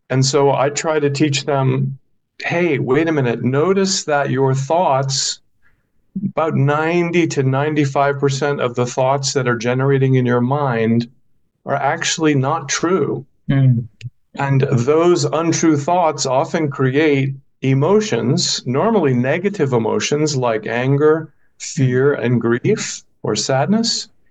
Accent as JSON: {"language": "English", "country": "United States", "said": "which of course I'm mispronouncing as an American, but forgive me for that."}